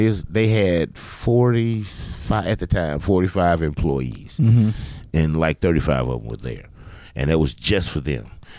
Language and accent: English; Arkansas, United States; I'm from South Arkansas, so I get it.